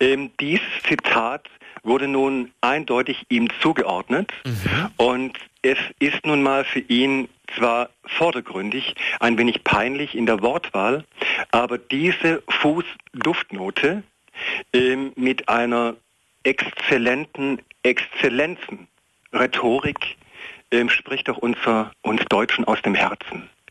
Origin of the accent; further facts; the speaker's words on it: Baden-Württemberg, Germany; Ich komme aus dem tiefen Schwarzwald im Südwesten Deutschlands.